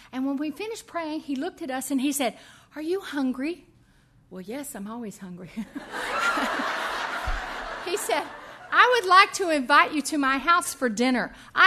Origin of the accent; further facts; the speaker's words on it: the South, United States; And we're from the South, so he turns to me and he says, Mama, go get the hymn books.